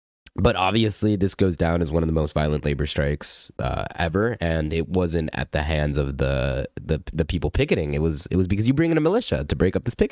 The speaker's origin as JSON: {"language": "English", "town": "Atlanta", "region": "Georgia", "country": "United States", "said": "I'm from Atlanta, so we constantly deal with the pilot strikes there"}